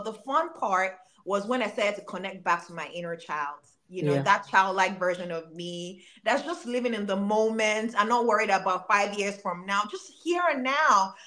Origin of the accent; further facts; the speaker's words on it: Nigeria; moved away as an adult; now in United States; So I was born and raised in Nigeria, and you know, I moved here to the United States about 8 years ago